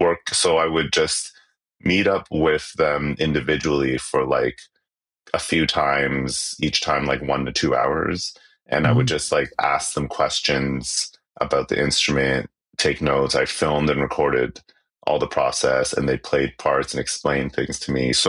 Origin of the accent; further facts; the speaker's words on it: Canada; because I grew up mostly in Canada. So my language for talking to bandmates and producers and stuff is generally English.